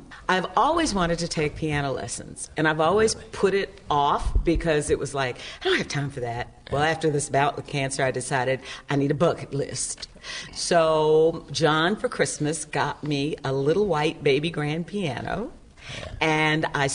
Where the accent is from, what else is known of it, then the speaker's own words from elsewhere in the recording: Smoketown, Kentucky, United States; I grew up in Smoketown, single parent.